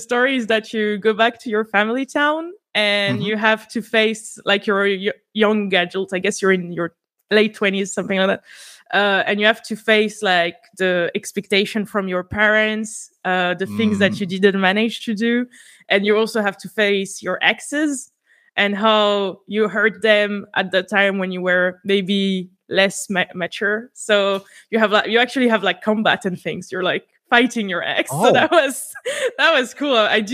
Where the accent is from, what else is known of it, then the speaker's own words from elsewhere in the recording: Morocco; moved away; my parents were are immigrants. We immigrated from Morocco here, and they had like 2 jobs at the same time